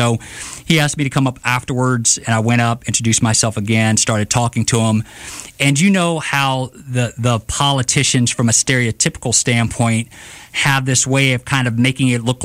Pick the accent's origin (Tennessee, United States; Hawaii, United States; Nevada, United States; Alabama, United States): Alabama, United States; Prichard; I'm from Pritchard